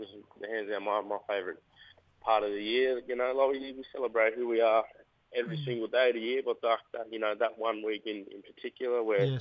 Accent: Nowra, New South Wales, Australia; Man, yes, I'm a Yuna Tungari breed, born and raised on the South Coast, New South Wales, down Nowra there.

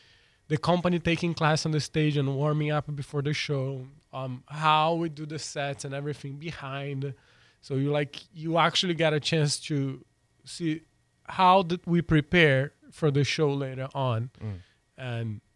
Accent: Rio de Janeiro, Brazil; English is a second language; now in Pensacola, United States; So I'm originally from Rio, Brazil.

